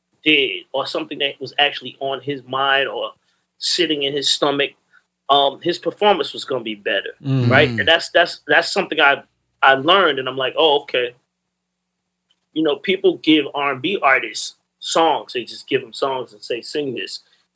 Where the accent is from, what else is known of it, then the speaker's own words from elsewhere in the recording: the South, United States; I was like, I'm from the South.